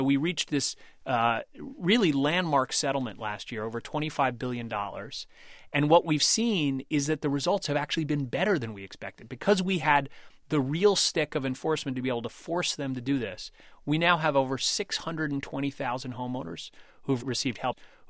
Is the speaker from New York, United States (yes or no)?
yes; New York, United States; I'm a New Yorker. Renting's okay, right?